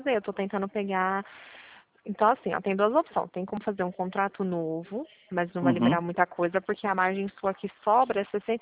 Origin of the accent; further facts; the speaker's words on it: Pirassununga, São Paulo, Brazil; eu sou daqui de Pirassununga